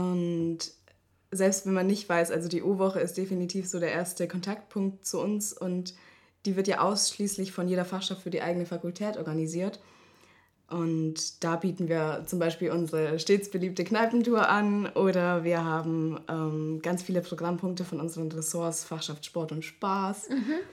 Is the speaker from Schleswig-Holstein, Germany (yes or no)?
no; Stuttgart, Baden-Württemberg, Germany; born there; now in Passau, Germany; Ich bin 21 Jahre alt, gebürtig aus Stuttgart, jetzt in Passau lebend, der größten Kleinstadt, und studiere im zweiten Semester KUWI.